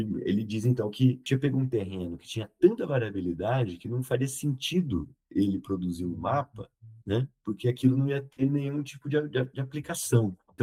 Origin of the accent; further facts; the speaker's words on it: Campinas, São Paulo, Brazil; daquela visão que eu tinha do que era agricultura lá na minha cidade, né? Do que era agricultura em Campinas.